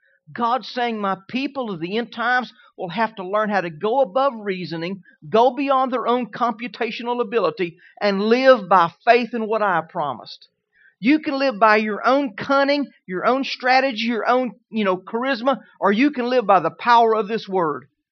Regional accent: Kentucky, United States; Whooped. You can tell we're from Kentucky, right?

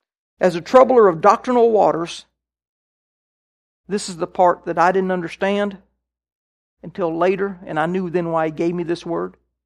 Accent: Kansas, United States; all my life, I grew up in Kansas. You know, when I was young, it was all about the pioneers settling Kansas.

